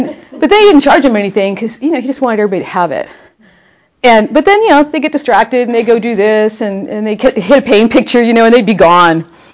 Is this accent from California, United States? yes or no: yes; Oakland, California, United States; also born or lived in Berkeley; I grew up in Oakland and Berkeley too, so I actually grew up just a few blocks from where Lewis started the clairvoyant training